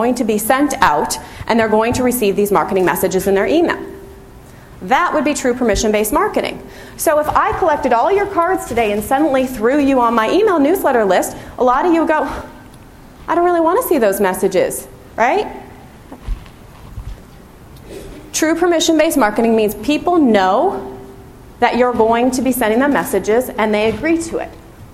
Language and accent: English; San Francisco, California, United States; I'm going out, and I'm from San Francisco